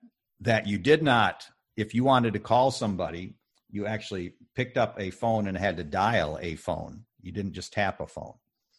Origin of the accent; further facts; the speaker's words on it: Alpena, Michigan, United States; I grew up in Alpena, Michigan. If you're looking at Michigan, Alpena's here. I grew up and went to college in Kalamazoo, which is down here 300 miles away.